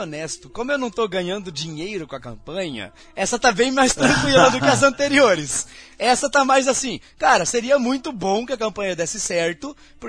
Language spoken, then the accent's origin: Portuguese; Paraná, Brazil; Isso, eu sou do Paraná